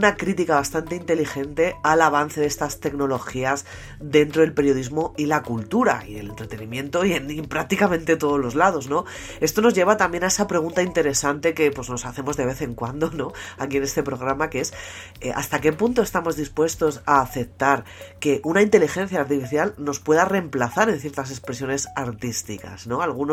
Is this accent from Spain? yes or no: yes; Spain; Recibió un premio en mi país, en España